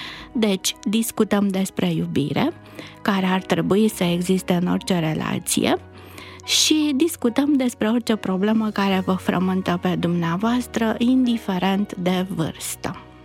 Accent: Romania; noi ca români ne confruntăm cu această problemă

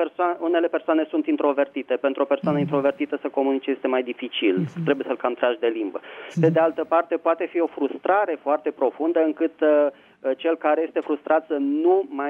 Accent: Bucharest, Romania; din București.

